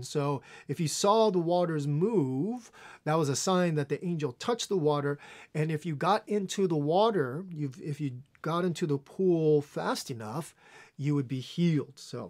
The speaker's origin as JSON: {"language": "English", "country": "United States", "tie": "born or raised there", "said": "And growing up in the States, the word better, we would use the word better in association with sickness"}